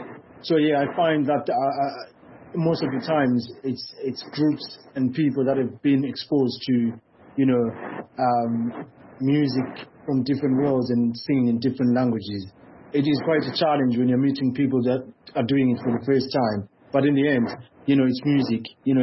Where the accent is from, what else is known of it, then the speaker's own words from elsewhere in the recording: Bulawayo, Zimbabwe; I come from Njube. I was born in... and raised in Bulawayo.